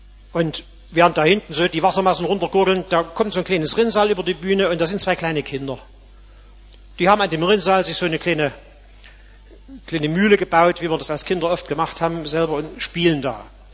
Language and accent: German; Dresden, Saxony, Germany; born there; am 12. Februar 1945 in Dresden, wo ich geboren bin